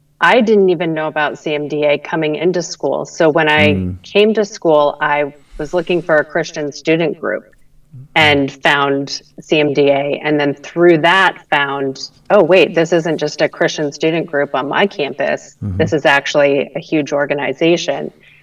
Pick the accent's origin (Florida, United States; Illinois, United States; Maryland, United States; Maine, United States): Maine, United States; And I ended up applying and being accepted back into my home state school at the University of New England College of Osteopathic Medicine.